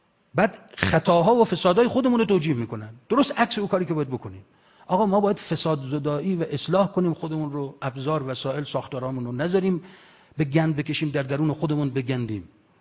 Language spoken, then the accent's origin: Persian; Iran; فهمیدن ما از ایران اومدیم و دعوت کردن یک جلسه خونگی با اینا